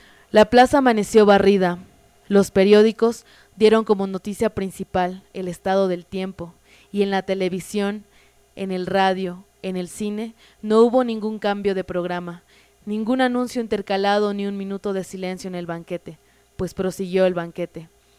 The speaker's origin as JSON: {"language": "Spanish", "town": "Comitán", "region": "Chiapas", "country": "Mexico", "said": "Ella es de la Ciudad de México, pero vivió mucho tiempo en Comitán, y yo soy de Comitán."}